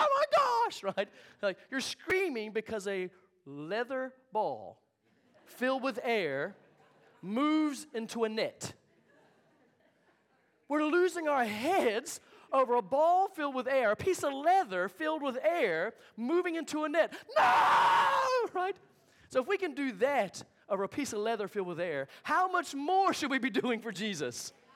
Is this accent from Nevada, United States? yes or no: no; North Carolina, United States; born there; now in Houston, United States; I almost said North Carolina. That's where I'm born. I was born in North Carolina. Houston, Texas, One Life Church. We've been there the last 4 years.